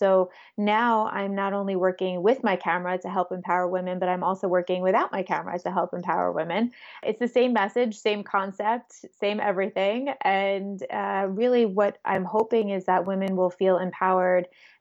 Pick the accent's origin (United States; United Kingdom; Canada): United States; New York; accent: New York; And I am, in case you haven't heard in my accent already, located in New York. Born and raised, and I've been shooting boudoir for about 10 years.